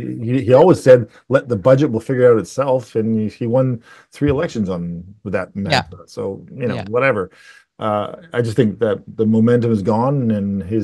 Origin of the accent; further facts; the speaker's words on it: Canada; I think we're very proud, but we're Canadian.